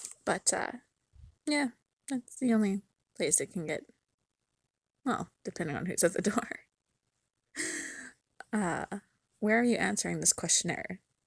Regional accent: Canada; accent: Canadian; So there's some words in here that may or may not bring out my Canadian accent.

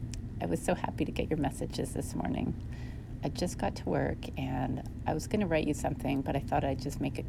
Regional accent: Canada; I'm not overseas or anything. I'm Canadian.

